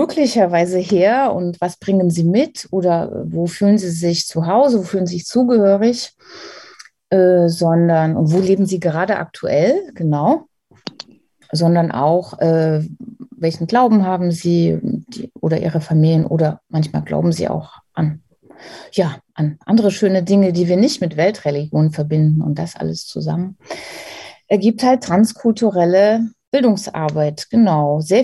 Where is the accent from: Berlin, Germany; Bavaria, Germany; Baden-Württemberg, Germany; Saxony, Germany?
Saxony, Germany; born there; Ich bin hier in Sachsen geboren, im Erzgebirge, und bin aber schon auch ein bisschen durch die Welt gegangen